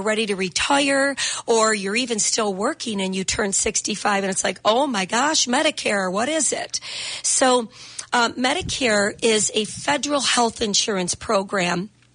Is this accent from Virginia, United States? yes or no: no; Lockport, New York, United States; I'm a lifelong member of Lockport, New York. Grew up here.